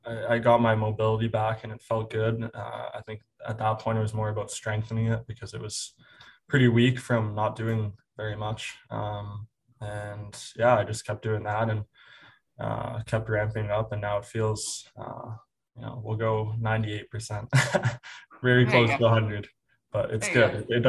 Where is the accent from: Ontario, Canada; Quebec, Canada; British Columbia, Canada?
Ontario, Canada; Aurora; I did it in Aurora, Ontario, my hometown.